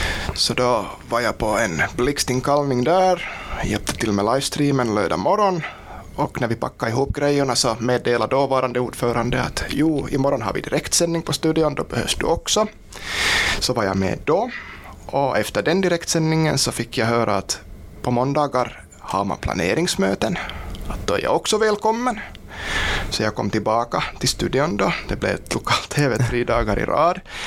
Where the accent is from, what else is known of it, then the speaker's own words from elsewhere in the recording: Korsholm, Ostrobothnia, Finland; now in Sundom, Finland; när jag flyttade till Sundom 2018, jag är hemma från Korsholms Mäsby.